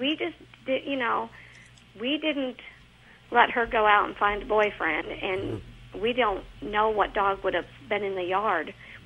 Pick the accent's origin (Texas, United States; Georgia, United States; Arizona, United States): Georgia, United States; now in Louisville, United States; Yeah, well, I'm from Georgia.